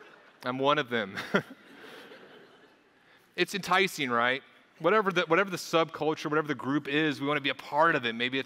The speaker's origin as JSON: {"language": "English", "region": "Midwest", "country": "United States", "said": "I'm a Midwesterner."}